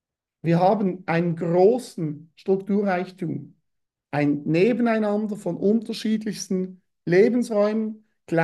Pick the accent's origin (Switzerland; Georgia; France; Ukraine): France; Grand Est; oder natürlich die Gegend, wo ich herkomme, aus dem Sundgau, wo das Elsass auch dazugehört, ist diese Riegelbauweise